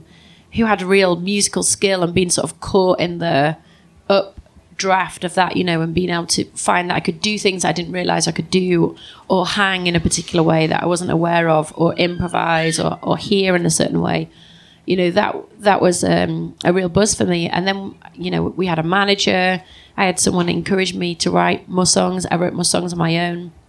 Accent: Leeds, Yorkshire and the Humber, United Kingdom; I'm from Leeds, so it's like, wow, I'm in London

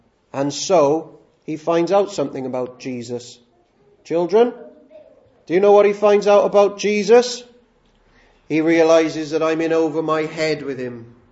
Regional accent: Cardiff, Wales, United Kingdom; born there; also born or lived in Swansea; Now, I was born in Cardiff.

